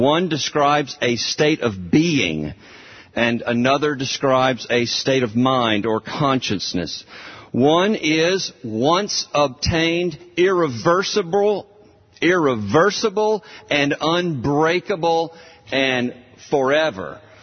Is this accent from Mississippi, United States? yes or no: yes; Starkville, Mississippi, United States; I grew up in Starkville, Mississippi, going to Starkville Public Schools, and I played baseball